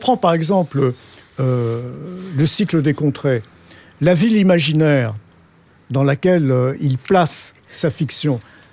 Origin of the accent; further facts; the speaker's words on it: Algiers, Algiers Province, Algeria; born there; je suis né en Algérie, je suis né à Alger